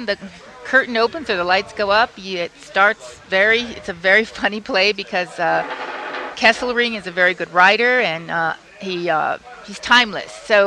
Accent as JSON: {"language": "English", "town": "Chicago", "region": "Illinois", "country": "United States", "lives_now": "Santa Fe, United States", "said": "I'm actually from Chicago, but I think Santa Fe is the perfect community to have updated this play."}